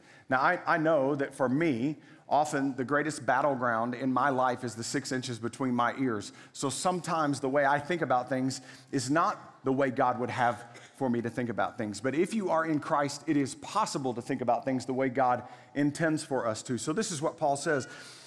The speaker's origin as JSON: {"language": "English", "town": "Waco", "region": "Texas", "country": "United States", "tie": "born or raised there", "said": "I grew up in Waco in Central Texas long before Chip and Joanna made it cool."}